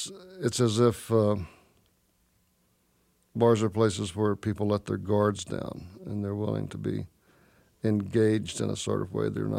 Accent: Texas, United States; born or raised there; now in Iowa, United States

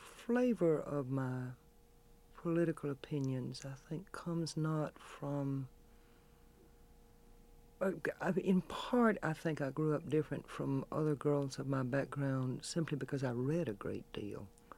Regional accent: the South, United States; I grew up in the South before the Civil Rights Movement

